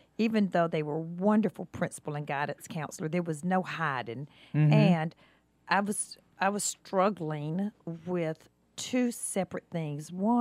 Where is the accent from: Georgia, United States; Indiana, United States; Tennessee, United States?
Georgia, United States; I grew up in Bartow County, was my high school years.